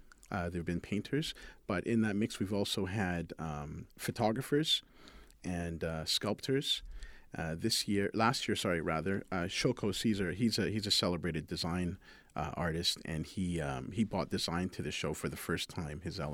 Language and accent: English; Edmonton, Alberta, Canada; also born or lived in England; So I'm from Edmonton originally, born in England, to Caribbean parents. And basically, I had been here most of my life